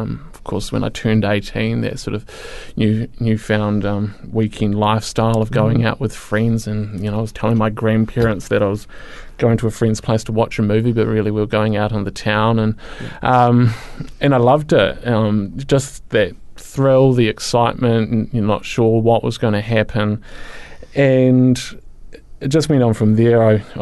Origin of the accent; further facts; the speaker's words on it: Christchurch, Canterbury, New Zealand; I'm born and raised in Christchurch, and as far as my childhood goes, it was fine.